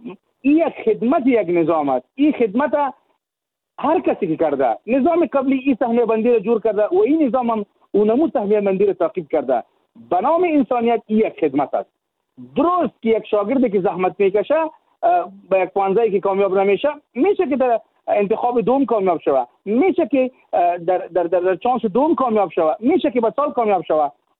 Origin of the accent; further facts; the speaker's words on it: Jalalabad, Nangarhar, Afghanistan; من خودم در از جلال آباد هستم، در جلال آباد کار میکنم،